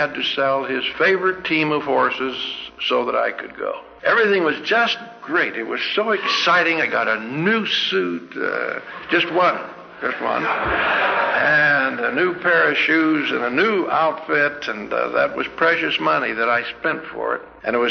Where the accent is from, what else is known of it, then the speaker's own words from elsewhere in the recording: California, United States; I was a missionary from California, and in those days there weren't very many missionaries going.